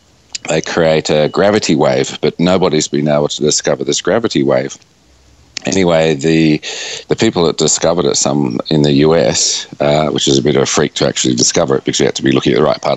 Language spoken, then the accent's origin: English; North Epping, New South Wales, Australia; next door neighbour to where I grew up in North Epping